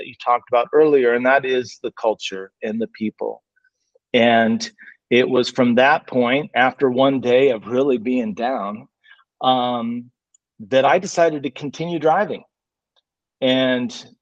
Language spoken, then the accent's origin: English; San Francisco, California, United States; in San Francisco and went to college up in the valley, up in Chico.